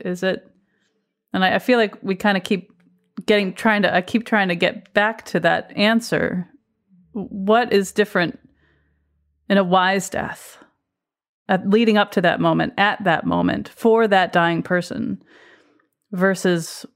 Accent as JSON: {"language": "English", "region": "Connecticut", "country": "United States", "tie": "born or raised there", "said": "It's legal in 10 states, and my home state of Connecticut is not one of them."}